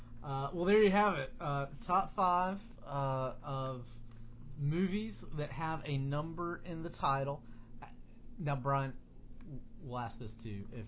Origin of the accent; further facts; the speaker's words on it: Alabama, United States; we're from Alabama. Can't tell.